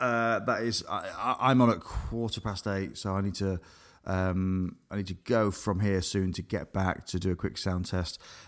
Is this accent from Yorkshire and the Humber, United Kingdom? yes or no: yes; Grimsby, Yorkshire and the Humber, United Kingdom; so that was the growing up in Grimsby, especially in the '90s and early 2000s.